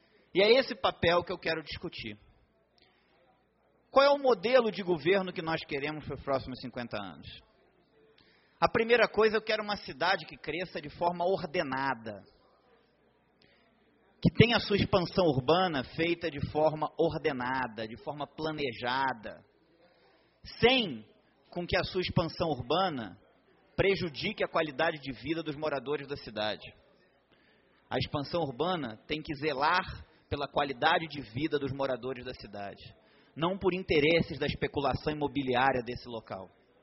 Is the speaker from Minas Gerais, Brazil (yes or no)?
no; Brasília, Federal District, Brazil; Eu não nasci em Brasília, mas posso dizer que, infelizmente, vim para cá pequeno, com 9 anos de idade. Meu pai era um oficial da Marinha e veio transferido para o Distrito Federal.